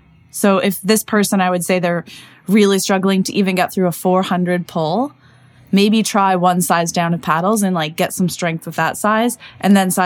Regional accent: Edmonton, Alberta, Canada; I hate saying this because I'm from Edmonton

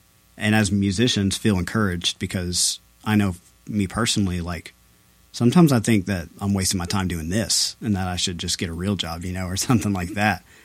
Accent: Nashville, Tennessee, United States; We're from Nashville, and so like we grew up in like the Plea days.

